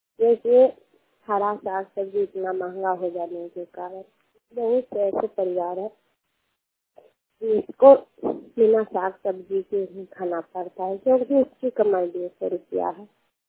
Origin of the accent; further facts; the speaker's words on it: Bhagwanpur Patri, Bihar, India; मैं लालगंज प्रखंड के रहने वाली हूँ, गांव भगवानपुर पत्री।